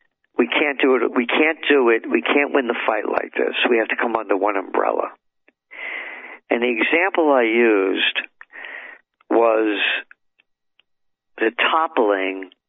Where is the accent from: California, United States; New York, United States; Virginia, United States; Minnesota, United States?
New York, United States; Bronx; I'm a Napolitano from the Bronx, go F yourself